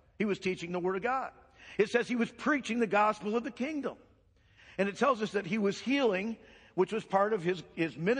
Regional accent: Flint, Michigan, United States; now in Buenos Aires, Argentina; I don't like snow. I grew up in Flint.

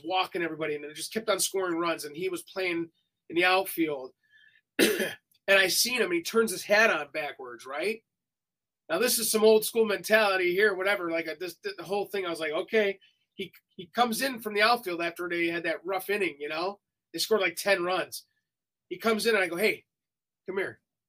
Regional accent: Garfield Heights, Ohio, United States; And when I grew up in Garfield Heights, our teams were like the Yankees, the Orioles, the White Sox, the Indians.

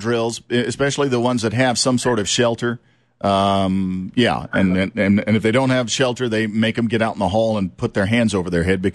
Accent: Louisiana, United States; Where I grew up in South Louisiana.

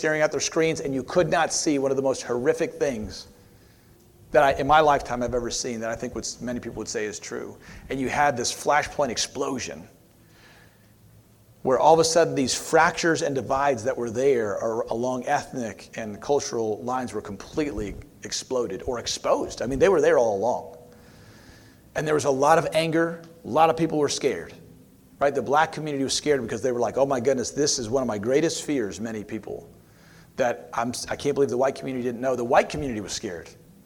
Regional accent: United States; my Asian friends, if they didn't want to think about my experience as an American in that particular country, they didn't have to.

